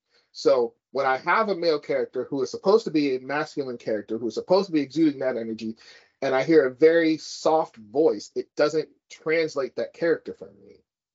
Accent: California, United States; So as a Californian versus the whole ass world, it's kind of like when we say hella.

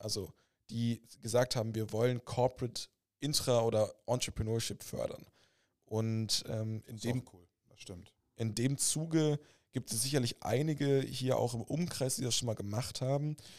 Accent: Witten, North Rhine-Westphalia, Germany; born there; Deswegen finde ich das umso cooler als gebürtiger Wittener

